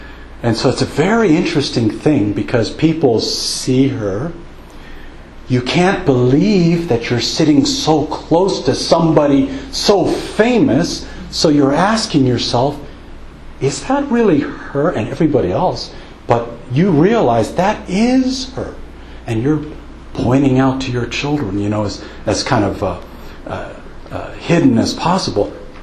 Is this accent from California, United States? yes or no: yes; Los Angeles, California, United States; You know, I come from Los Angeles, and there are many movie stars, famous people in Los Angeles.